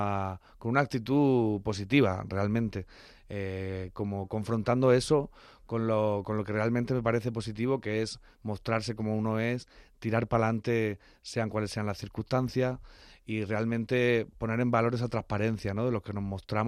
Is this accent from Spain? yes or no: yes; Spain; Ese canalleo que también llevamos muy implícito los que somos del sur de España